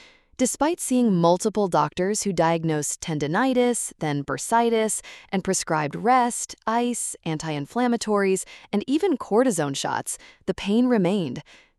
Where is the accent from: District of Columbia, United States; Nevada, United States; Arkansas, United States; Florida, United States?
Florida, United States; When people ask if I'm Russian or American, the answer isn't simple. I grew up in Florida, shaped by American movies and television. My humor is more Seinfeld than Gogol. Yet I've never stopped feeling Russian in my soul.